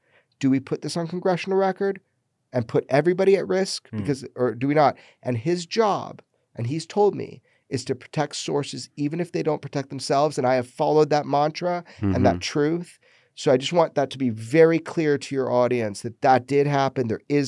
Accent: Pioneertown, California, United States; And then you came to my hometown, Pioneer Town, you know?

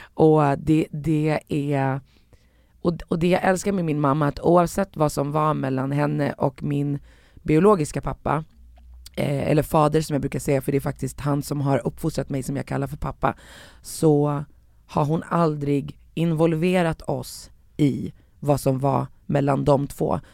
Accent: Sweden; jag är född och uppväxt i Sverige med två föräldrar, med båda mina föräldrar i Marocko. Norra och södra. Sen så är jag ju uppvuxen bara med min mamma i många år.

